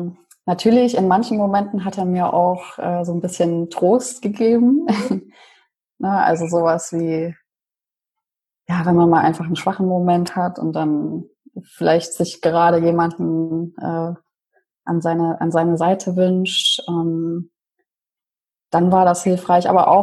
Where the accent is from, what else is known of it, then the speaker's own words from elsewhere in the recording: Leipzig, Saxony, Germany; Also ich komme ja ursprünglich aus Leipzig.